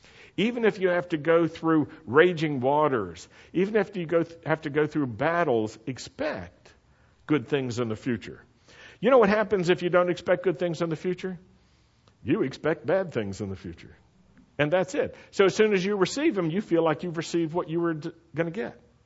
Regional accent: Roanoke, Virginia, United States; I grew up in Roanoke, Virginia, and as a young Jew, I always heard the bad news from Christians in the world around me.

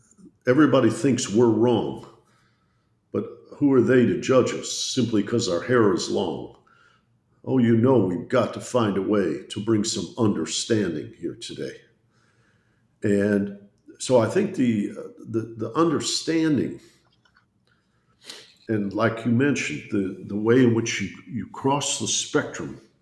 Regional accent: Detroit, Michigan, United States; I grew up in Detroit, Michigan, so I'm always prone to citing

